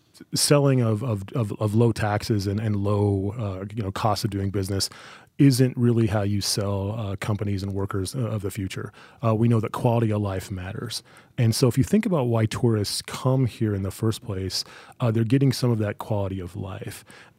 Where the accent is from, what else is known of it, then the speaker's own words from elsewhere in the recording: Wyoming, United States; I grew up in Wyoming. I'm a Wyoming guy. I grew up in Central Wyoming, and I don't know anything but hard work.